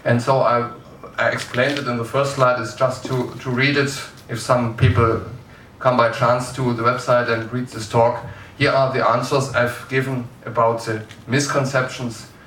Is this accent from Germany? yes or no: yes; Germany; I'm from Germany, and so in Germany Linux